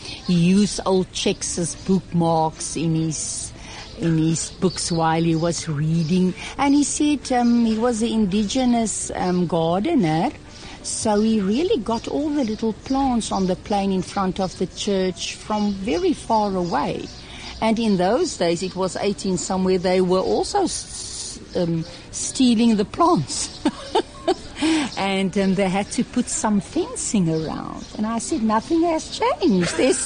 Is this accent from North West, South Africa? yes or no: no; Worcester, Western Cape, South Africa; born there; I think God showed us Worcester, because we're living here. I was born in the Pines when it was still a convent. Me and my sister was both born with Dr. Van Riet.